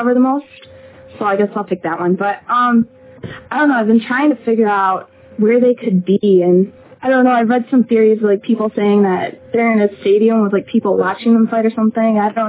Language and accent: English; Michigan, United States; I'm from Michigan.